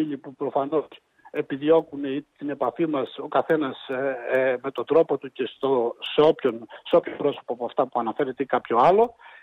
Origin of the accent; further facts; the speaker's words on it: Patras, Western Greece, Greece; Μεγάλωσα με στην Πάτρα.